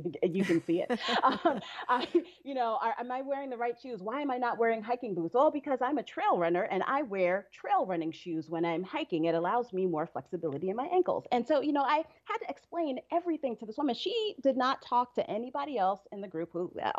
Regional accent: Brooklyn, New York, United States; now in Montpelier, United States; You know, I grew up in Brooklyn, New York.

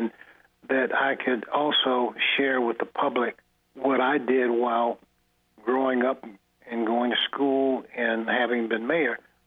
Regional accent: Cassopolis, Michigan, United States; also born or lived in Detroit; I was born in Dorothy Rogers Hospital in Detroit, and I lived there for 5 years, and then returned to Cassopolis

